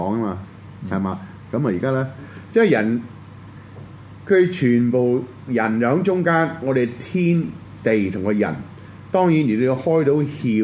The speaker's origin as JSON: {"language": "Cantonese", "country": "China", "said": "啊，有黑有白，有我哋中國人，亦都有、印度人"}